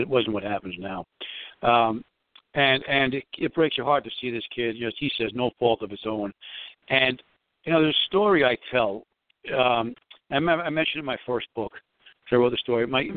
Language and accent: English; New York City, New York, United States; you and I grew up in New York City. Maybe our attitude's a little different, you know, than somewhere else.